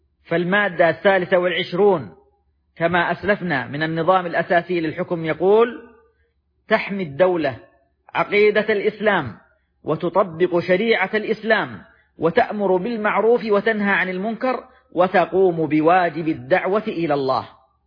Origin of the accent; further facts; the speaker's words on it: Saudi Arabia; في بلادنا السعودية